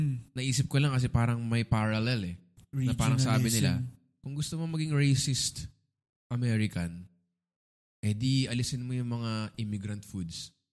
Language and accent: Tagalog; Ilocos Region, Philippines; pinagtatawanan nila ako dahil Ilocano ako eh.